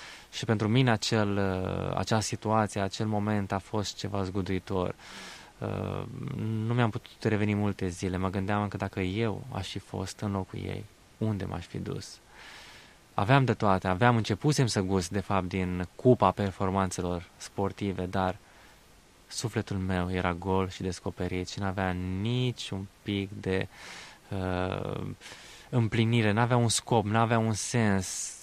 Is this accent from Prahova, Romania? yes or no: yes; Ploiești, Prahova, Romania; Eu sunt din Ploiești, am început cariera de fotbalist la echipa FC Petrolul la vârsta de 8 ani